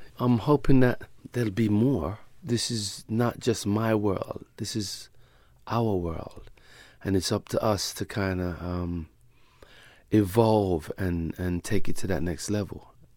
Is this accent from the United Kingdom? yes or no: yes; England, United Kingdom; being born and growing up in England